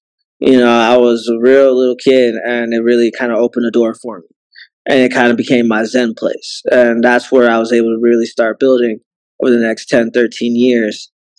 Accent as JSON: {"language": "English", "town": "Canton", "region": "Ohio", "country": "United States", "said": "I'm from Canton, Ohio."}